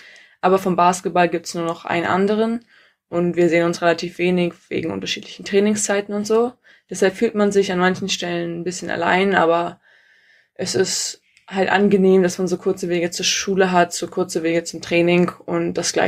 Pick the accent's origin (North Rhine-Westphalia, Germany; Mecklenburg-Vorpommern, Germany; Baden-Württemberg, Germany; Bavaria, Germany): Mecklenburg-Vorpommern, Germany; Rostock; now in Berlin, Germany; Bin ich in Rostock aufgewachsen.